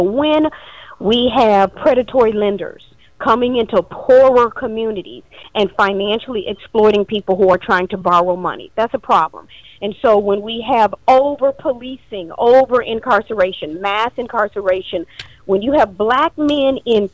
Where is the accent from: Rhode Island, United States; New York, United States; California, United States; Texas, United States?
Texas, United States; And I'm from Texas. Went to law school in Texas.